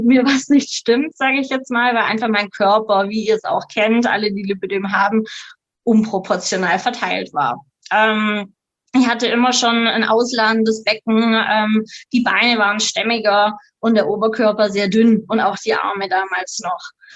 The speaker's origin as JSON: {"language": "German", "region": "Baden-Württemberg", "country": "Germany", "lives_now": "Bavaria, Germany", "said": "bin 32 Jahre jung, komme vom wundervollen Bodensee, wohne jetzt auf der bayerischen Seite. Genau, bin geboren in Baden-Württemberg"}